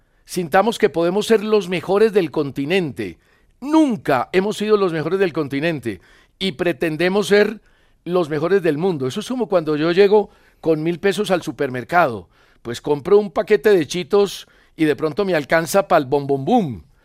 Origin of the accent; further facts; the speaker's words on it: Colombia; Somos colombianos, Steven.